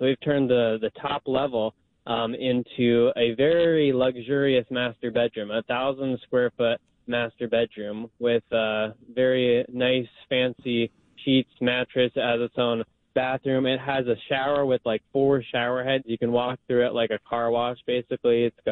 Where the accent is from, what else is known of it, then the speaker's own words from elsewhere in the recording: Wichita, Kansas, United States; So I guess Tucson, my hometown of Wichita, Kansas, and Little Rock, Arkansas, all qualified.